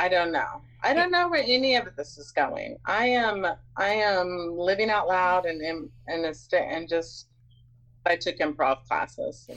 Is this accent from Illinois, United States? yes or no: no; Texas, United States; growing up in Texas and everything.